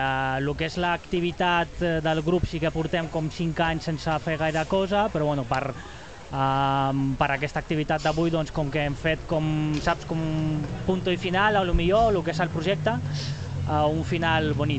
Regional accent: Ukraine; soc d'Ucraïna

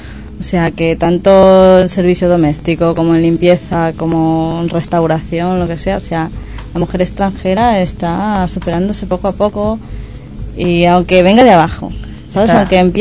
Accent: Ecuador; Yo soy de Ecuador, ecuatoriana.

